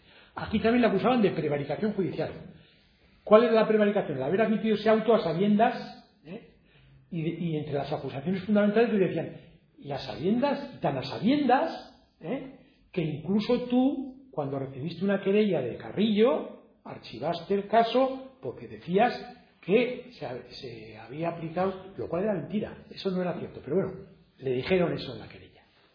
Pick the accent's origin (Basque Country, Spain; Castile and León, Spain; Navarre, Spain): Navarre, Spain; porque bueno, indirectos como ciudadanos navarros sí, pero directos no.